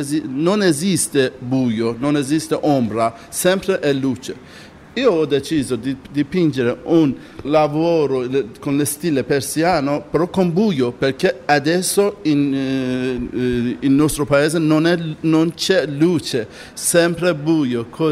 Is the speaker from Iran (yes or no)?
yes; Iran; Italian is a second language; now in Italy; Io sono iraniano, così quando che lavoro, esattamente è un lavoro di iraniano che ha bella influenza anche di Italia dopo di 15 anni